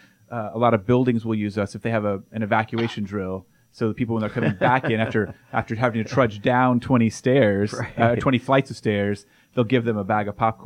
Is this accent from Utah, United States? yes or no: no; Arkansas, United States; I grew up in Arkansas.